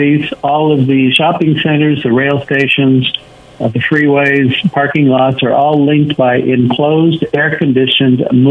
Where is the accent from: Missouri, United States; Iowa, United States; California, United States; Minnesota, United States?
California, United States; I grew up in Northern California, but he never gives the town.